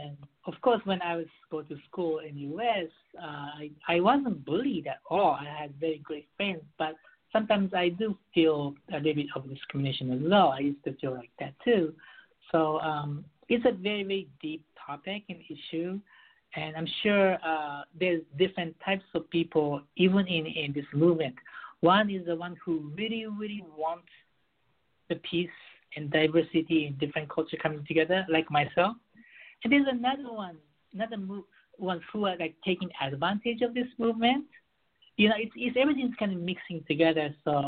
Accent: Beirut, Beirut Governorate, Lebanon; English is a second language; moved away; also born or lived in Japan / United States; I was raised in Beirut, and I lived in Japan. I lived in the U.S. for 10 years.

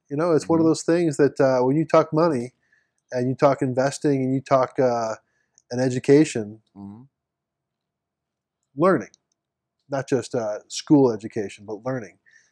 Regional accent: St. Louis, Missouri, United States; I'm a St. Louis guy, so I'm from St. Louis.

